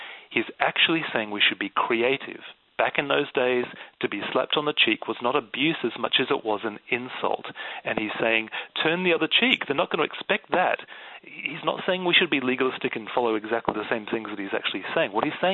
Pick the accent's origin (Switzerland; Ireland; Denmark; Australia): Australia; now in United Kingdom; we have it here in the UK, we have it in Australia, my home country.